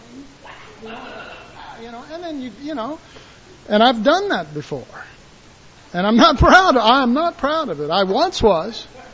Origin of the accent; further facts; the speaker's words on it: Dallas, Texas, United States; and I was raised that way. I was raised in Oak Cliff.